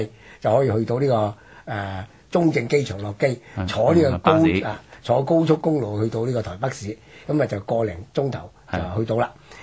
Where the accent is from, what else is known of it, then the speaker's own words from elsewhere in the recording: Hong Kong; 我哋香港人對台灣嘅信息咧，喺個七八十年代嘅時候咧，係一方面咧係比較多嘅